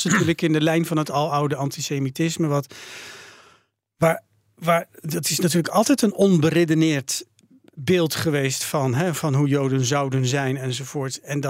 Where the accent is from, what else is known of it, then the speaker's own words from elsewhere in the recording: Netherlands; dat wij dan als Nederlanders daarop werden aangesproken